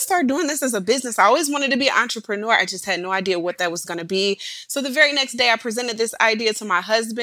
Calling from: Cincinnati, Ohio, United States; I'm calling in from Cincinnati, Ohio

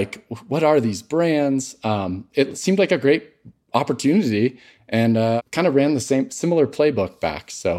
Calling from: Alpine Meadows, California, United States; I'm the CEO and founder of Knox Provisions, and I'm calling from Alpine Meadows, California.

